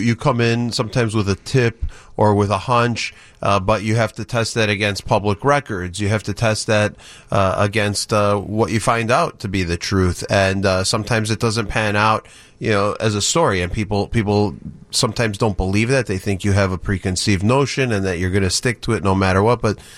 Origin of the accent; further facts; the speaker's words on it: Chicago, Illinois, United States; We're both from Chicago, both, you know, born on the north side, both classmates.